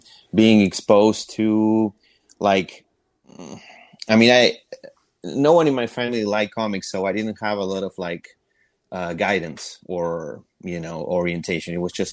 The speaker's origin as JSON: {"language": "English", "country": "Argentina", "moved": "as an adult", "lives_now": "United States", "said": "For those who don't know, I'm from Argentina and I came to the States in 2015."}